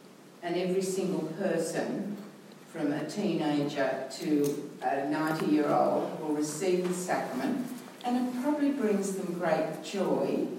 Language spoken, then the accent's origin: English; Australia; I'm from Australia.